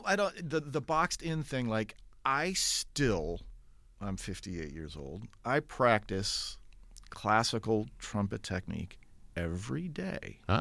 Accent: Racine, Wisconsin, United States; also born or lived in Kenosha; growing up in Racine and Kenosha, the music programs, they're still very strong, but they were incredibly strong when I was growing up in the 70s and 80s.

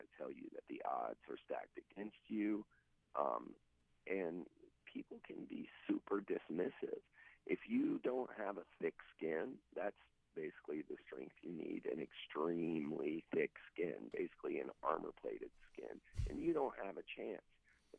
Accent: Chesapeake, Virginia, United States; I moved to Richmond from Chesapeake, Virginia, actually, under the auspices of going to school for theater, because I went to a Governor's Magnet School for the Arts for the last 2 years of my high school to study theater.

